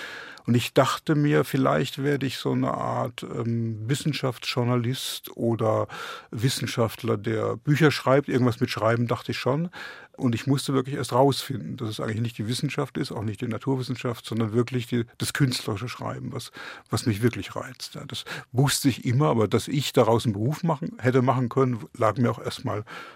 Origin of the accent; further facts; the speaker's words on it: Speyer, Rhineland-Palatinate, Germany; now in Berlin, Germany; Auch wenn ich den größeren Teil meines Lebens in Berlin zugebracht habe, bin ich doch auch Pfälzer geblieben irgendwo. Also ich fahre gern hin und fahre auch gern weg. Also ich bin Großstädter geworden, aber da sind meine Wurzeln aus in diesem kleinstädtischen, historisch überladenen